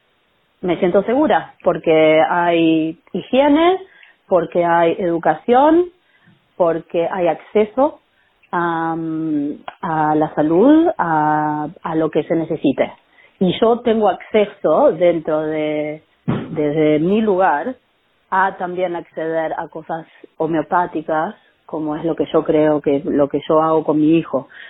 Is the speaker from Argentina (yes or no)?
yes; Argentina; now in Australia; Si estuviera en mi país de origen, que es Argentina